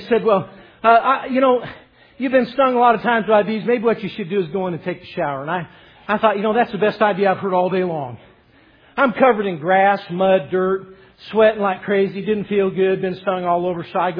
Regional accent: Cortez, Colorado, United States; born there; I can ride a horse, and I was born in Cortez, Colorado.

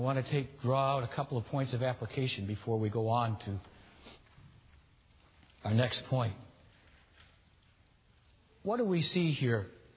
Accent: Michigan, United States; And, of course, I'm a kid from Michigan.

